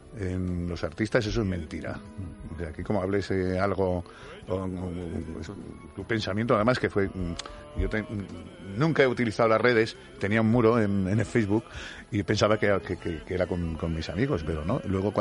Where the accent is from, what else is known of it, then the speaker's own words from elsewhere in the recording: Alcoy, Valencian Community, Spain; Como soy valenciano. Bueno, que quiero dejar bien claro que nací en Alcoy, soy alcoyano.